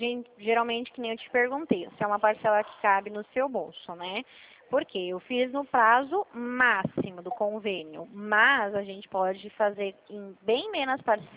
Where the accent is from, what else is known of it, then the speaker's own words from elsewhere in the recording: Dracena, São Paulo, Brazil; E eu sou de Dracena, no interior de São Paulo.